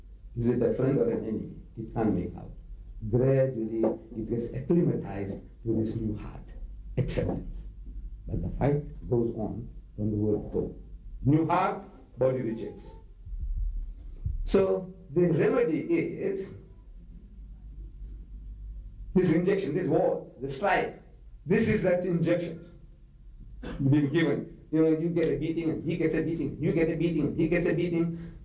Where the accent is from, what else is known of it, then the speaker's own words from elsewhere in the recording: India; I'm a man from India, Hindu. And we are a little more diplomatic.